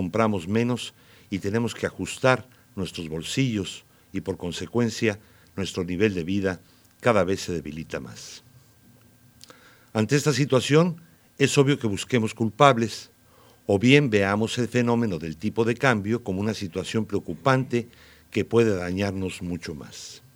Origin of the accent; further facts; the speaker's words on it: Mexico; las preocupaciones son enormes por parte de todos nosotros como mexicanos